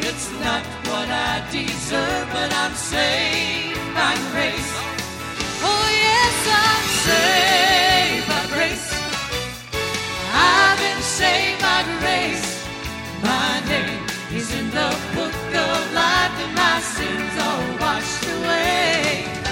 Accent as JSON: {"language": "English", "town": "Troy", "region": "North Carolina", "country": "United States", "said": "I'm from Troy, North Carolina."}